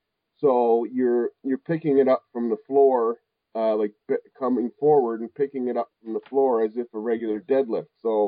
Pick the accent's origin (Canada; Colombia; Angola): Canada; Anyway, especially if I'm from Canada too, eh?